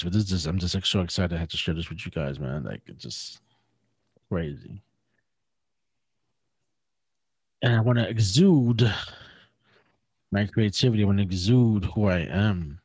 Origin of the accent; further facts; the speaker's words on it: Brooklyn, New York, United States; To being honest about growing up in Brooklyn and how hard it is to grow up in a hood and live through it and survive it.